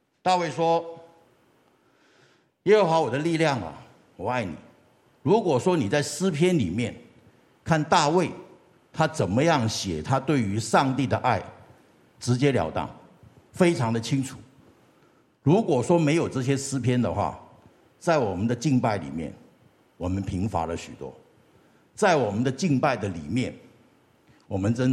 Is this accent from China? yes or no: yes; China; 这一点我想我们中国人应该是很能够理解的。